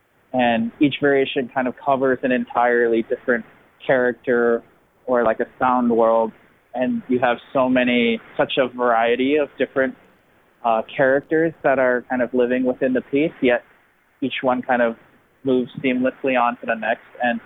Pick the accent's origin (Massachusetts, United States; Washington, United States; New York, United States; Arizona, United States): Massachusetts, United States; Boston; I'm from Boston, so I support like the Red Sox, the Patriots, and the Celtics.